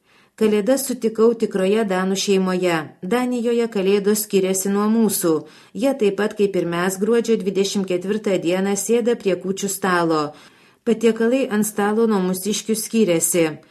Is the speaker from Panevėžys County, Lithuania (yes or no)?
no; Klaipėda, Klaipėda County, Lithuania; Esu klaipėdietė, šitas miestas man patinka.